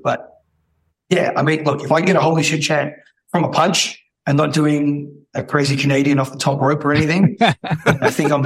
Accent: Philippines; I think I look different to other Filipinos, but I am Filipino.

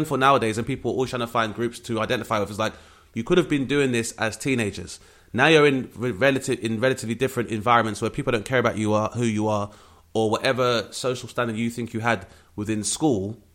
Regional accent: London, United Kingdom; a lot of my peers growing up in Southeast London.

